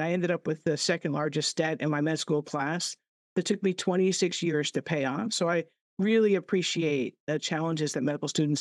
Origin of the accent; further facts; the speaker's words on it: Rockland, New York, United States; I grew up in Rockland, just over the border in New York, and yeah, so I'm home, and I feel like I'm with my people.